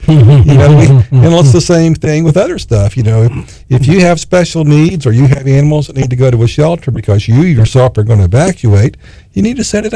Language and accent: English; Florida, United States; You know, when I was a kid, I grew up in Palm Beach County.